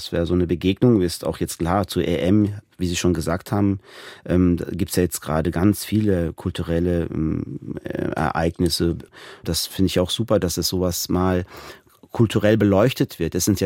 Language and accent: German; Beckum, North Rhine-Westphalia, Germany; Und ich bin in Westfalen, also in Beckum groß geworden.